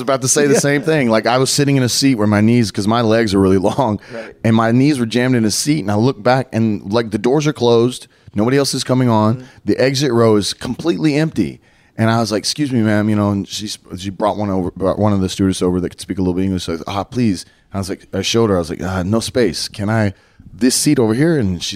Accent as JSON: {"language": "English", "town": "Dallas", "region": "Texas", "country": "United States", "tie": "born or raised there", "said": "You know, it benefited me because it was basically my hometown. That's your hometown, yeah. 20 minutes from my house. My family were 4 rows back. All these people, you know, my career more or less started in the Dallas area."}